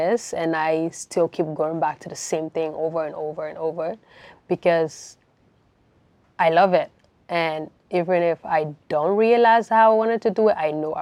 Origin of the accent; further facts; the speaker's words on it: Monrovia, Montserrado, Liberia; moved away as an adult; now in Canada; I'm originally from Monrovia, Liberia, West Africa. And I was born there during the Civil War, and I grew there, did my high school, everything, and eventually got a scholarship to the U.S., and now I'm in Canada.